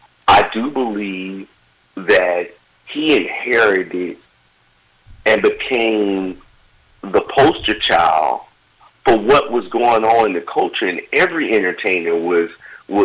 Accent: Bessemer, Alabama, United States; I grew up in Bessemer, Alabama, and sitting on the projects of a cement floor.

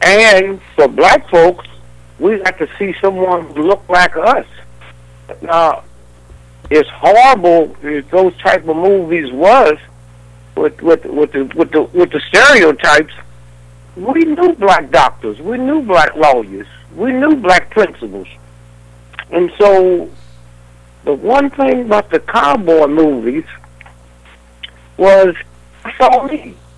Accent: St. Louis, Missouri, United States; born there; I know nothing about show business. I didn't come from show business. I was born in St. Louis, Missouri. There was no clubs that a youngster could go to.

